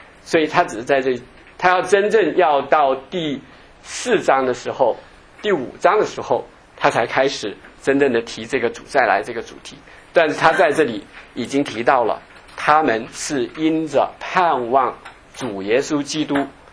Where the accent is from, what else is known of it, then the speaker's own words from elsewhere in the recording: Jiangxi, China; moved away as an adult; also born or lived in Harbin; 我们那时候就是80年代上大学的时候因为我在哈尔滨上学，我们老家在江西